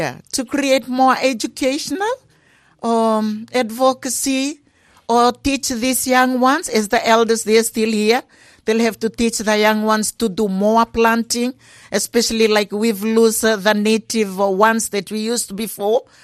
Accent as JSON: {"language": "English", "town": "Vusama", "region": "Western Division", "country": "Fiji", "tie": "born or raised there", "said": "I'm originally from Vusama in the Tikina of Malomalo, same province of Nandrunga. Like, I born in the coastal sea, in the sea area, and I brought up in this village"}